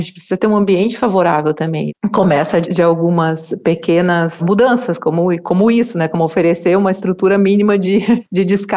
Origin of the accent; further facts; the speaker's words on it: Brazil; enquanto ser humano, enquanto brasileiro